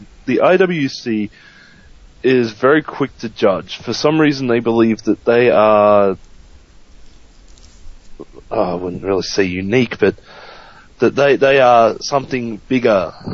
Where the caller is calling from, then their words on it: Kansas, United States; from Kansas.